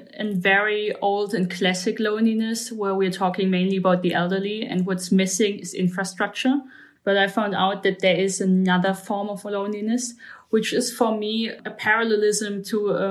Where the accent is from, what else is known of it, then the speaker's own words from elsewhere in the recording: Germany; I'm 30 years old. I'm from Germany.